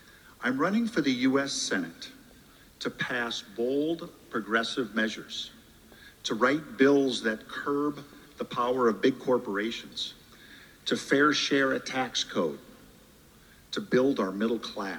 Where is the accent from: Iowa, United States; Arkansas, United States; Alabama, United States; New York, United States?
Iowa, United States; I believe these things because I grew up in Iowa